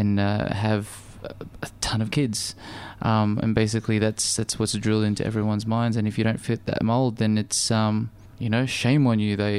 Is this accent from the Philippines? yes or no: yes; Philippines; I spent most of my life growing up here